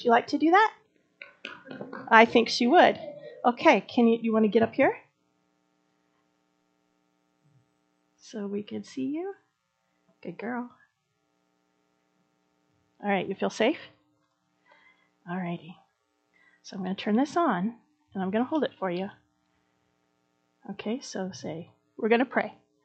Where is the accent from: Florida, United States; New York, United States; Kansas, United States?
Kansas, United States; now in Alaska, United States; I'm from Kansas, coming to Alaska. This is like a huge adventure for me.